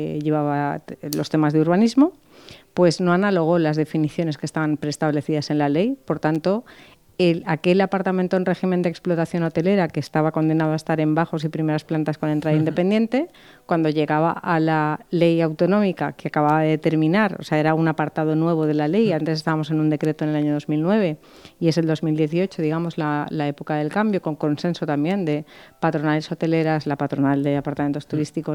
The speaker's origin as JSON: {"language": "Spanish", "region": "Valencian Community", "country": "Spain", "said": "soy de la Comunidad Valenciana"}